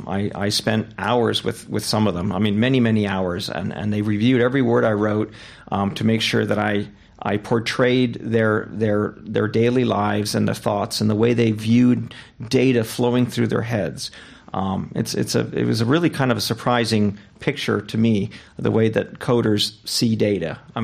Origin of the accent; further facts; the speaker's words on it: Canada; also born or lived in Mexico; now in United States; And as an immigrant myself, I'm from Canada. I was an immigrant in Mexico. I'm an immigrant here. I was an immigrant in Asia.